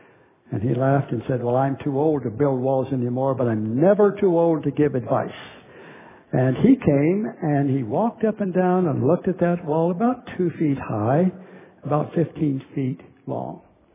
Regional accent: Oklahoma, United States; I grew up in Oklahoma.

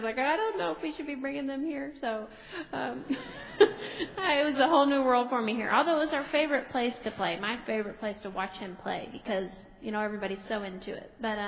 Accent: Louisiana, United States; I'm from Louisiana, and he's from Mississippi

